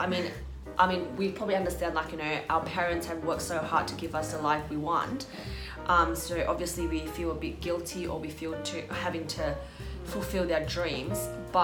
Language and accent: English; Australia; yeah, I'm from Australia. So that's why I can work here.